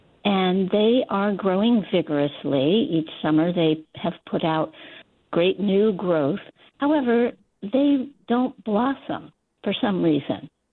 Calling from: Brunswick, Maine, United States; Yes, I am calling from Brunswick

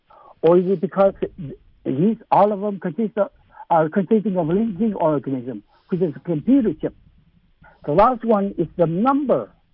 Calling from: Alaska, United States; I'm calling from East Alaska.

